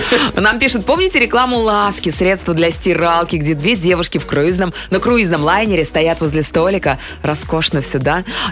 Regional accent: Moscow, Russia; из Москвы.

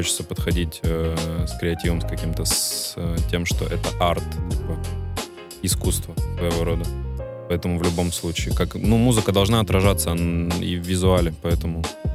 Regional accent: Vologda, Vologda Oblast, Russia; Мой родной город.

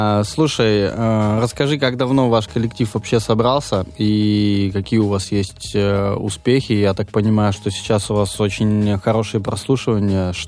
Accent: Veliky Novgorod, Novgorod Oblast, Russia; а я из Великого Новгорода, и туда не так удобно

